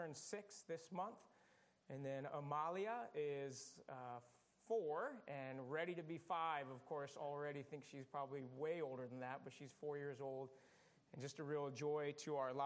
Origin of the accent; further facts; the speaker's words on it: Phoenix, Arizona, United States; born there; Well, I was born in Arizona, in Phoenix, and then we would go, in the church that I was in, we would go to Flagstaff